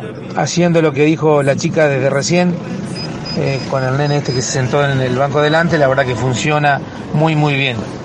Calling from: Paraná, Entre Ríos, Argentina; de Paraná.

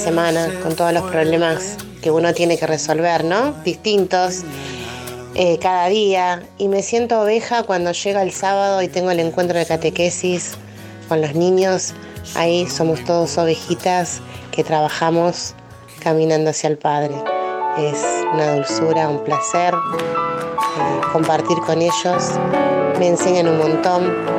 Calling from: Buenos Aires, Argentina; de Buenos Aires.

